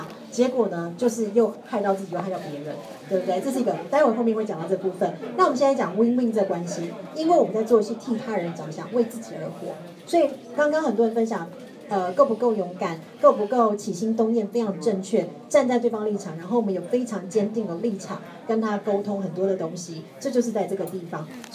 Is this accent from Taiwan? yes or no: yes; Taiwan; 但是我们台湾人的教育常常是反过来讲的